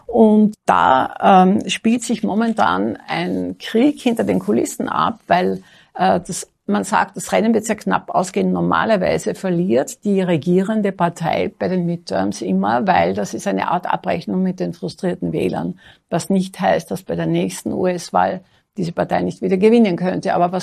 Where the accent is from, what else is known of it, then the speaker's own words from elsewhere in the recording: Austria; als bei uns in Österreich, im winzigen Österreich.